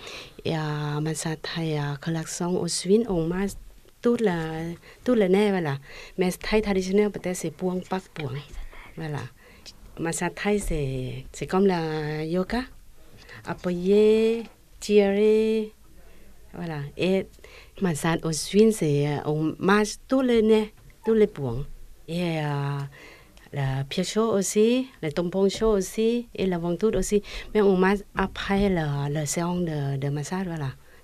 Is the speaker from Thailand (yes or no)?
yes; Buriram, Thailand; French is a second language; now in France; Je suis grandi dans la province à Builam. C'est à côté frontière de Cambodge, 400 km de Bangkok, capitale thaïlandaise.